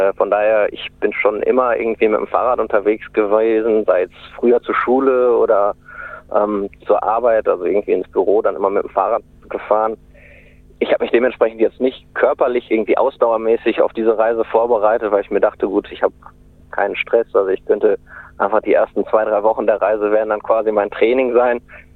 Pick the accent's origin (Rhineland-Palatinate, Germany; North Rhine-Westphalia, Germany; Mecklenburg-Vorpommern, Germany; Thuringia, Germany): North Rhine-Westphalia, Germany; Hamm; ich bin Ende September in meiner Heimatstadt in Hamm im Ruhrgebiet gestartet.